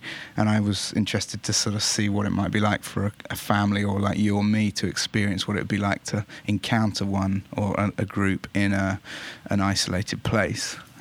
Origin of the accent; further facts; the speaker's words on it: England, United Kingdom; the closest sort of and most potent mythology to me growing up in England was Ireland.